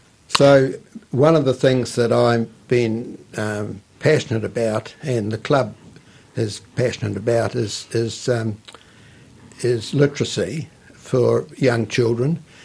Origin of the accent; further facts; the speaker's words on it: Pahiatua, Manawatū-Whanganui, New Zealand; also born or lived in Palmerston North; 28, in Pahiatua, which was my hometown.